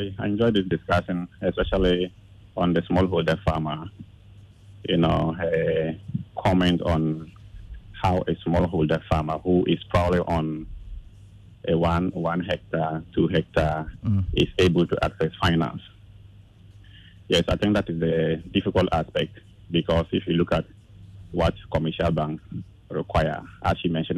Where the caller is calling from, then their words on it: Accra, Greater Accra, Ghana; I'm calling from Accra.